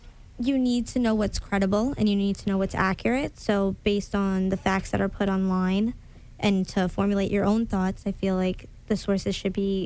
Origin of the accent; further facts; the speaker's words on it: India; Well, I myself, I'm Indian, so I watch a lot of Bollywood films